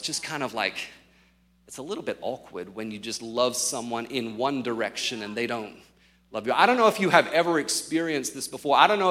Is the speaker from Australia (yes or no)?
yes; Australia; I grew up in Australia, but I was living overseas at the time